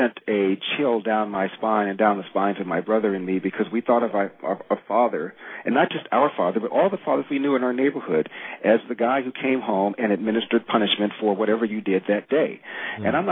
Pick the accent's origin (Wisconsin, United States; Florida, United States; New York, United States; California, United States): California, United States; Los Angeles; Now, I'm from South Central Los Angeles. I went to Crenshaw High School.